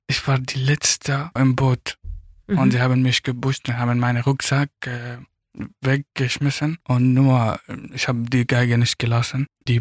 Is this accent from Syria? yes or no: yes; Hama Governorate, Syria; born there; German is a second language; moved away as an adult; Also ich bin in Syrien geboren, in einem kleinen Dorf, die gehört zu Hama, aber auch nicht weit weg von Homs.